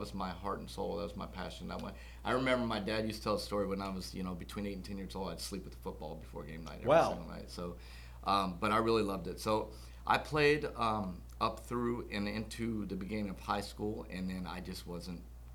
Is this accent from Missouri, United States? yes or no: no; Florida, United States; Growing up, I grew up in Central Florida and was born and raised there basically my whole life